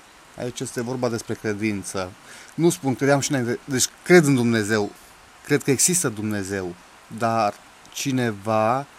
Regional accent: Cluj-Napoca, Cluj County, Romania; sunt din Cluj-Napoca

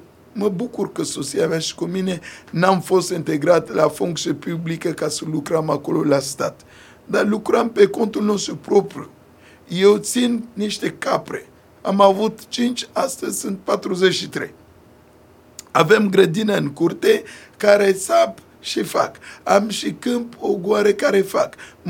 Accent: Central African Republic; Romanian is a second language; eu sunt din Republica Centrafricană.

